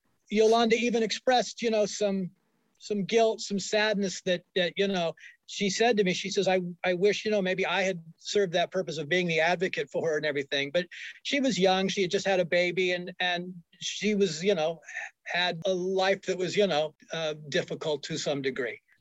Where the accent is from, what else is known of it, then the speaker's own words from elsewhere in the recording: California, United States; my hometown area of Sequoia National Park and came across a story about an area called Shut Eye Peak in Sierra National Forest, just north of where I come from, up just east of Fresno.